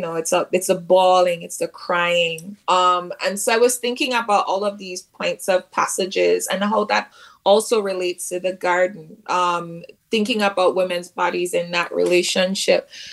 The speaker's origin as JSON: {"language": "English", "country": "Jamaica", "tie": "born or raised there", "said": "in my own traditions growing up in Jamaica, the wake is what happens, you know, before the funeral."}